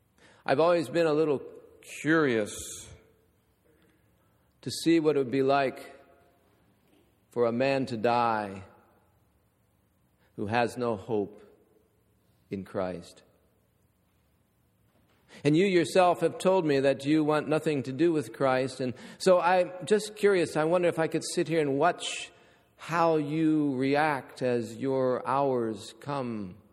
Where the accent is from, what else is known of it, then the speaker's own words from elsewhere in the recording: Warren, Ohio, United States; His hometown was a lot like my hometown, Warren, Ohio. We didn't have textile mills. We had steel mills. And they're all shut down.